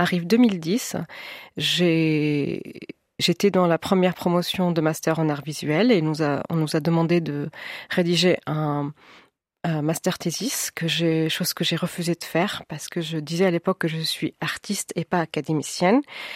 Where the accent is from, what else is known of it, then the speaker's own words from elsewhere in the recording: Geneva, Switzerland; also born or lived in France; je suis née en France, que j'ai des parents expats, que j'ai tourné avec eux dans plusieurs pays, que j'ai grandi en Suisse qui est, parfois, je dis c'est chez moi à Genève.